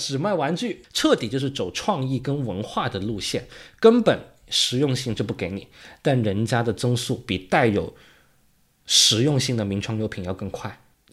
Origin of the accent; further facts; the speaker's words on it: China; 所以你会发现我们中国人出海可能也能卖出一些溢价